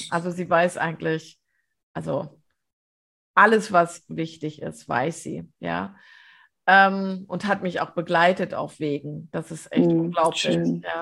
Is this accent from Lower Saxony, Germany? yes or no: yes; Hannover, Lower Saxony, Germany; ich komme ja aus Hannover und lebe jetzt im Großraum Stuttgart